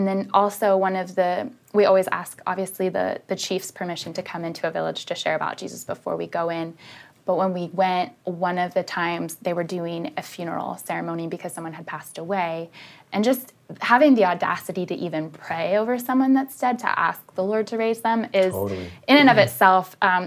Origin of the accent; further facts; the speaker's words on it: Pennsylvania, United States; also born or lived in Colorado; so I was born in Colorado and then raised mostly in Pennsylvania in non-denominational churches, grew up Christian